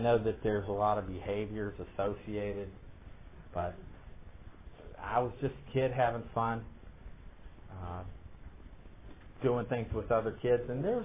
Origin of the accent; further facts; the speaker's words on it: Pittsburgh, Pennsylvania, United States; also born or lived in Oklahoma / Baltimore / Chicago; You know, we moved from Oklahoma to Baltimore to Chicago, but I grew up in Pittsburgh. We moved here in about 1970, and I was in about eighth grade.